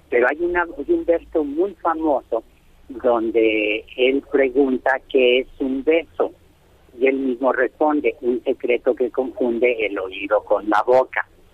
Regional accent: Mexico; pero sabiendo cómo somos los mexicanos

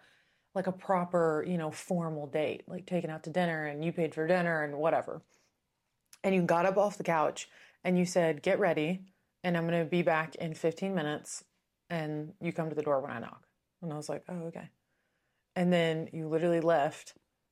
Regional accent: Kentucky, United States; And I grew up in Kentucky, which is an hour from there, so no one could even pick me up.

